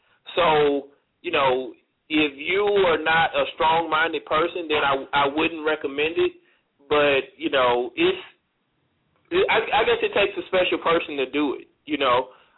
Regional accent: Mobile, Alabama, United States; also born or lived in Tennessee / Oklahoma; I lived in Tennessee 2 years, born and raised in Mobile, lived in Oklahoma for a little while.

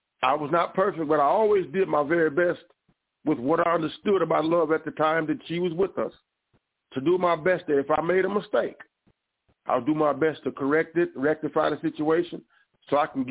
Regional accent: Tulsa, Oklahoma, United States; from Tulsa, Oklahoma. I'm Black Wall Street.

